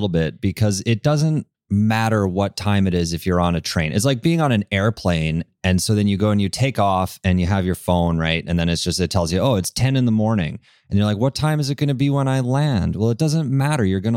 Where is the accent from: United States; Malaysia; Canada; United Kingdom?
Canada; Alberta; So again, we grew up in Alberta.